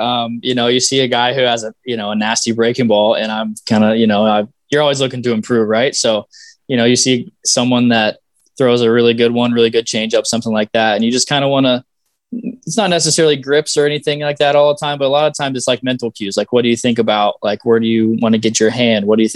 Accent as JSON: {"language": "English", "town": "Cincinnati", "region": "Ohio", "country": "United States", "tie": "born or raised there", "said": "So I'm from Cincinnati, grew up a Reds fan."}